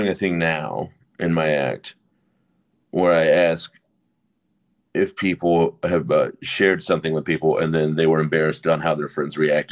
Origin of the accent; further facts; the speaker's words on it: Fort Worth, Texas, United States; I'm from Fort Worth, but I started in Portland, Oregon.